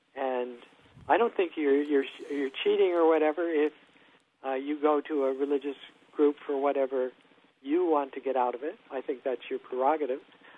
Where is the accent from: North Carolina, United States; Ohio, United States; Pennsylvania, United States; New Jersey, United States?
New Jersey, United States; Oh, in suburban New York City on the New Jersey side.